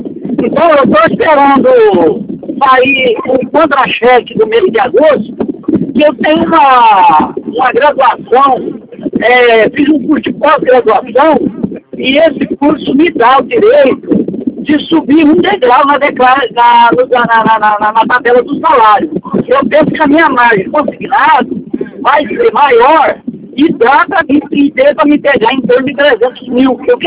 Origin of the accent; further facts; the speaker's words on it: Espírito Santo, Brazil; now in Palmas, Brazil; Eu quero comprar um apartamento e no Espírito Santo, que é minha terra natal. Aqui em Palmas, eu tenho casa própria, né?